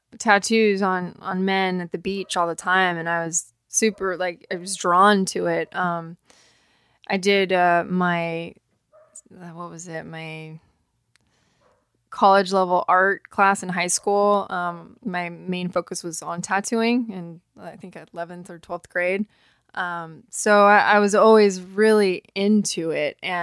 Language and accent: English; San Diego, California, United States; That grew up in San Diego and surfing was what you did.